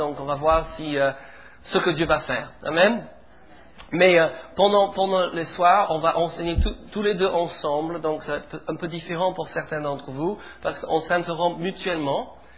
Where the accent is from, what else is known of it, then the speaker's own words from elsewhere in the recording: England, United Kingdom; French is a second language; Je n'ai pas un accent niçois, au moins pas pour les Niçois. Je suis d'Angleterre.